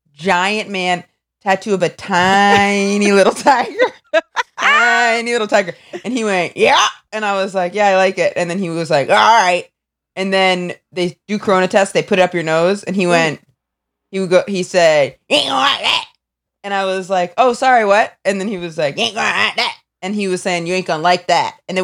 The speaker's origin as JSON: {"language": "English", "region": "Maine", "country": "United States", "said": "No, I'm from Maine. My girlfriend has a house here. She Airbnbs it out, so we came down here to quarantine."}